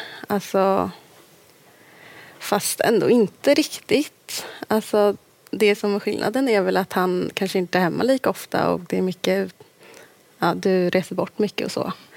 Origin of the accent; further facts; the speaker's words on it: Strängnäs, Södermanland, Sweden; now in Stockholm, Sweden; Men eftersom båda mina syskon har flyttat hemifrån så är det ju inte riktigt liksom, samma grej heller att vara hemma i Strängnäs.